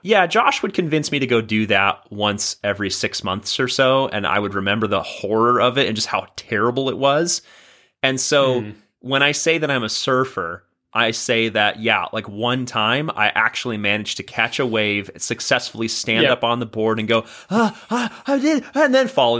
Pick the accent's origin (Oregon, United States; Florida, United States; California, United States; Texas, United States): Oregon, United States; So I grew up on the Oregon coast, and the water there is like 55 degrees year round.